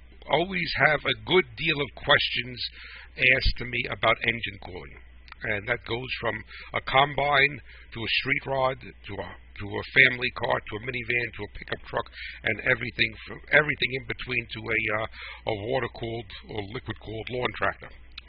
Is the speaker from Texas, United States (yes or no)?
no; New Jersey, United States; accent: New Jersey; So to everyone in Australia, I apologize for killing your names with my New Jersey accent.